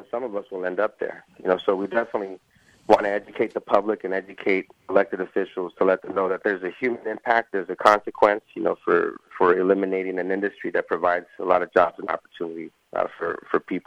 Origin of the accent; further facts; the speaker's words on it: Santa Monica, California, United States; Yes. I'm from Santa Monica, California. Grew up here.